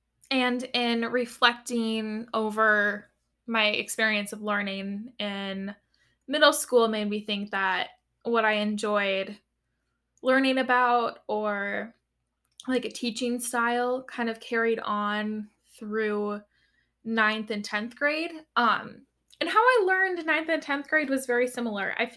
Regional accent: United States; when I grew up in America in the 21st century

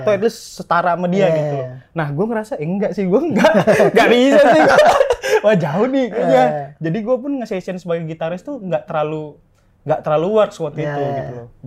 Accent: Medan, North Sumatra, Indonesia; moved away as an adult; now in Bandung, Indonesia; Makanya akhirnya gue pindah dari Medan ke Bandung.

